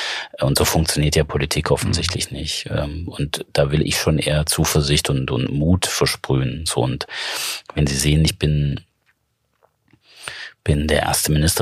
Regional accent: Thuringia, Germany; als Thüringer

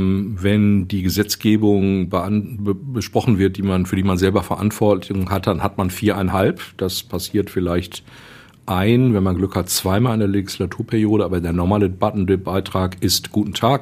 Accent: Essen, North Rhine-Westphalia, Germany; also born or lived in Mülheim; Das heißt, ich bin seit meinem zweiten, zweieinhalbten Lebensjahr ein Kind des Ruhrgebiets, erst Mülheim, ab sechsten Lebensjahr Essen.

